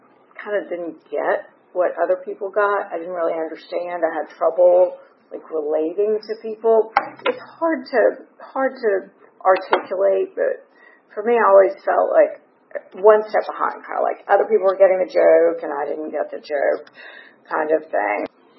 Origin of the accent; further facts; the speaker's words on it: Charleston, South Carolina, United States; also born or lived in Washington, D.C.; I was born on September 22nd, 1972, don't really like saying that part, in Washington, D.C. And we moved to Charleston, South Carolina when I was about 2 years old.